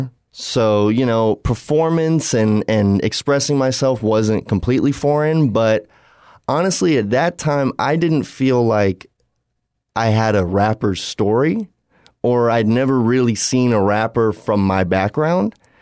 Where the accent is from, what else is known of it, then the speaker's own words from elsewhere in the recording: United States; just learning about a different culture, I think was really important as a young suburban white kid growing up in America.